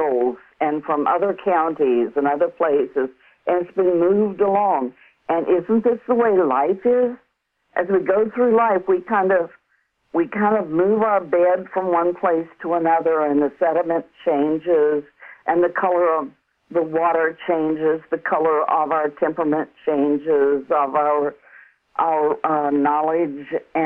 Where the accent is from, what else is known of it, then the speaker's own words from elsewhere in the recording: West Virginia, United States; And I grew up in West Virginia, so I have lots of experiences with taking a stand.